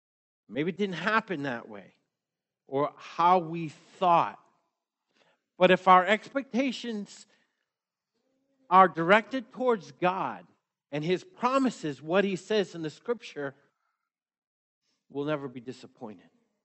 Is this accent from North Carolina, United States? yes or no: no; Maine, United States; when I grew up in Maine, when I was a kid, I thought Rhode Island was south.